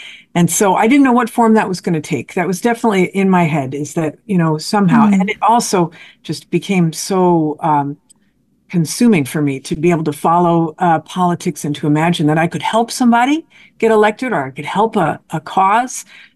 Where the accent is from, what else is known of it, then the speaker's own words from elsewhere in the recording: Canada; I'm an immigrant from Canada.